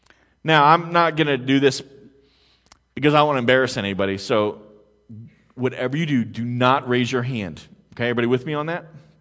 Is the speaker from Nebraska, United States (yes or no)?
no; Pennsylvania, United States; I grew up in Pennsylvania. I grew up about an hour outside of Philadelphia, and so I'm a huge Philadelphia sports fan.